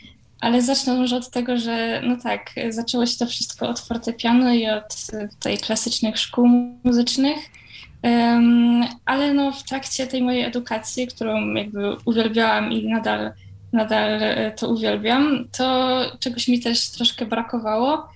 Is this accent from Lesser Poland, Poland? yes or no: yes; Kraków, Lesser Poland, Poland; jestem w Krakowie, jestem z Krakowa i tutaj stacjonuję.